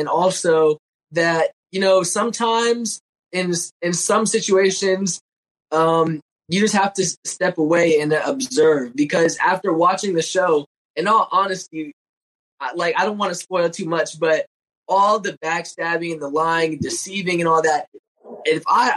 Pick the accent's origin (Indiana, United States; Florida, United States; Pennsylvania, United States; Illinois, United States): Florida, United States; Well, I'm from Florida, so I'm going to the beach.